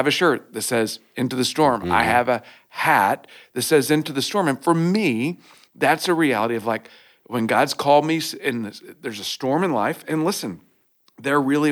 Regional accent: Oklahoma, United States; I grew up in Oklahoma, a lot of Native American history, realities there. I love that background. Growing up, I would see buffalo, et cetera, et cetera.

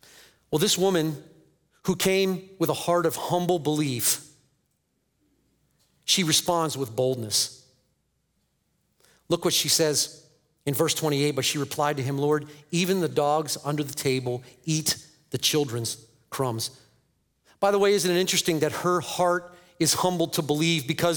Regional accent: Pennsylvania, United States; now in Iowa, United States; I'm not a native Iowan. I'm from Pennsylvania. I'm new to Iowa. I've been here about a year and a half

